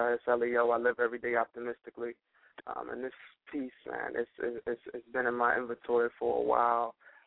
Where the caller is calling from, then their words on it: Philadelphia, Pennsylvania, United States; I'm calling from Philadelphia.